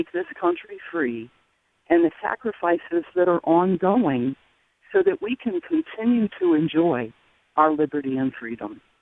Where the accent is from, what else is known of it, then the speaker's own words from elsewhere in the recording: District of Columbia, United States; growing up in the Washington area, my parents used to take us to watch the fireworks